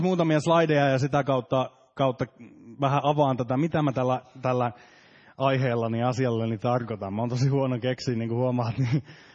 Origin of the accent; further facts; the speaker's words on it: Ullava, Central Ostrobothnia, Finland; mä oon kotoisin ihan tuosta Ullavasta, joka on tässä yllättävän lähellä Pietarsaareen. Mä oon sieltä kotoisin ja siellä asunut ihan tuonne lukion loppuun saakka ja vasta sitten vähän lähtenyt muualle päin katselemaan maailmaa.